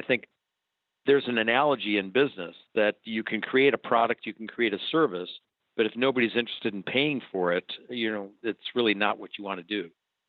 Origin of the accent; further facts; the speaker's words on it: Milwaukee, Wisconsin, United States; also born or lived in Chicago; I'm from the Midwest. I grew up in Milwaukee, lived in Chicago for a long time.